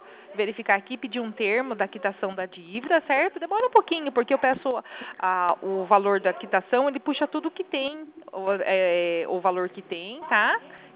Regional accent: Itapetininga, São Paulo, Brazil; eu sou de Itapetininga.

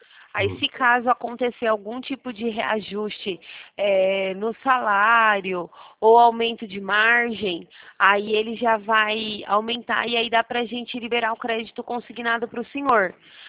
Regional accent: Jundiaí, São Paulo, Brazil; eu sou de São Paulo, Jundiaí, interior

